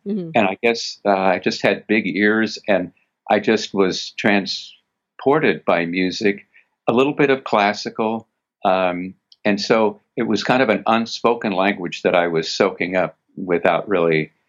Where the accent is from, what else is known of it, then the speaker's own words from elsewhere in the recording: Kansas City, Missouri, United States; took private lessons, got in the school orchestra, made it to the local youth symphony in Kansas City, my hometown.